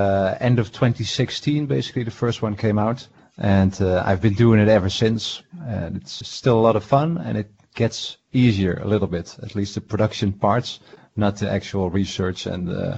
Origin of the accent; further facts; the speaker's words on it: Netherlands; I'm from the Netherlands